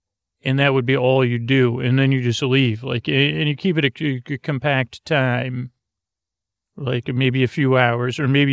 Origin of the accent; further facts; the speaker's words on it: Syracuse, New York, United States; the fair really is, like, a big deal to a child growing up in Syracuse, New York, at least to me.